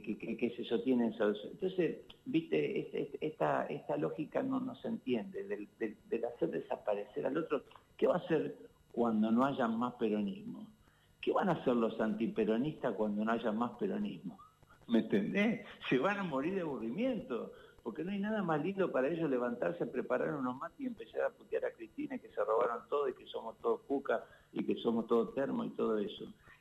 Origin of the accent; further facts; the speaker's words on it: Santa Fe, Argentina; yo soy santafesino